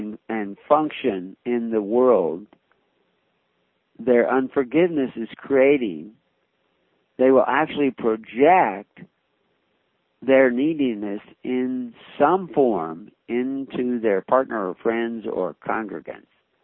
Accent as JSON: {"language": "English", "region": "the South", "country": "United States", "tie": "born there"}